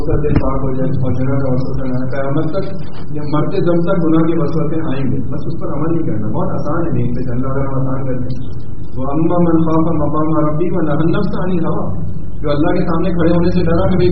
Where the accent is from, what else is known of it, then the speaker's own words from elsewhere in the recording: Hyderabad, Sindh, Pakistan; ہم لوگ بھی حیدرآباد کے ہیں, حیدرآباد میں میری پیدائش